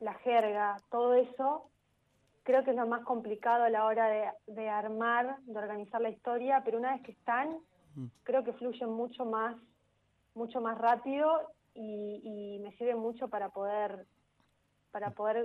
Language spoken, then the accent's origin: Spanish; Entre Ríos, Argentina; en este caso yo soy de Entre Ríos, ¿no?